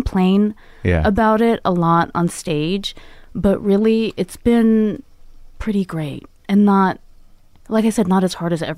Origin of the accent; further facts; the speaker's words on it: San Francisco, California, United States; I grew up in San Francisco proper.